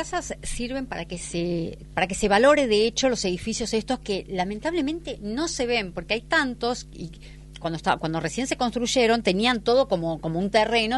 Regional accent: Argentina; nosotros tenemos una como argentinos, lamentablemente, yo no quiero incluirme

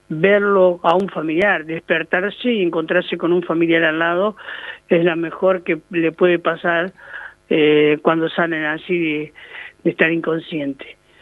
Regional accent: Lanús, Buenos Aires Province, Argentina; O sea, yo soy de Lanús y de ahí se tenía que ir hasta Campo Mayo

